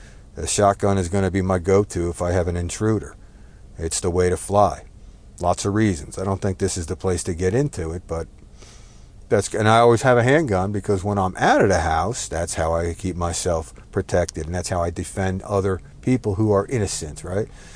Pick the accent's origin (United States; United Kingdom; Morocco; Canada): United States; New Jersey; so it's different here than it is like where I grew up in New Jersey.